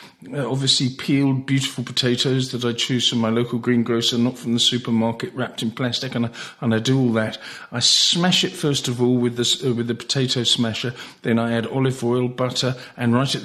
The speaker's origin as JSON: {"language": "English", "region": "England", "country": "United Kingdom", "lives_now": "Netherlands", "said": "And tonight, living in the Netherlands and being an Englishman, it's very difficult because the Netherlands are playing England in the semi-final of the Euros tonight, and I've decided to have bangers and mash. I've got to be English"}